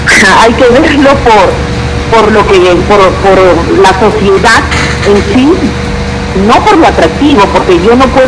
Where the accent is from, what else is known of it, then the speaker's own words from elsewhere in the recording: San Juan de Lurigancho, Lima, Peru; soy de acá de San Juan del Lurigancho